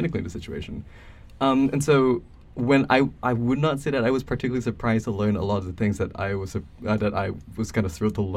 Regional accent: Malaysia; moved away as an adult; I'm not American. I grew up in Malaysia until I was 18

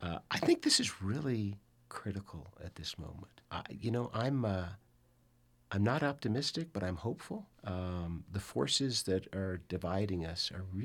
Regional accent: Round Hill, United States; It's going to be solved in my hometown of Round Hill.

